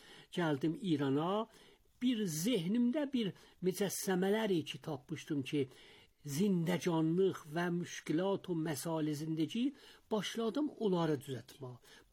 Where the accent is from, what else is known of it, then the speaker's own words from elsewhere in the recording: Tabriz, East Azerbaijan, Iran; mənə 81 yaşım vardı, Təbrizdə, deyə bilirəm, mərkəz Təbrizdə anadan olmuşam, Rastatüsə məhəlləsində, vəli bir məhəllə var, benamı Küzərxana, Kuyu Kuzərxana, orada böyümüşəm.